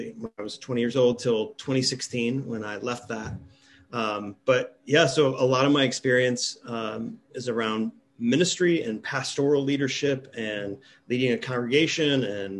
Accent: Fort Wayne, Indiana, United States; moved away as an adult; now in Chicago, United States; So I grew up in Indiana, Fort Wayne, Indiana, nothing too exciting. Couldn't wait to get out of Fort Wayne. So at 18, moved up here

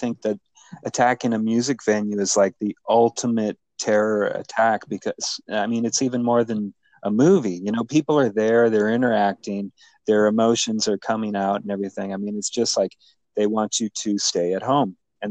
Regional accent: Arizona, United States; You know, I'm from Arizona.

